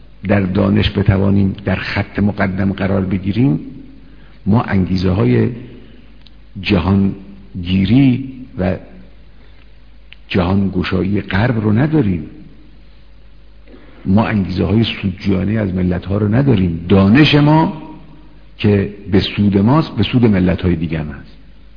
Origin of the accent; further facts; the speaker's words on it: Iran; این فقط یک نگاه نجات پرستانه ملی خودخواهانه نیست که ما چون ایرانی هستیم باید این کار بکنیم.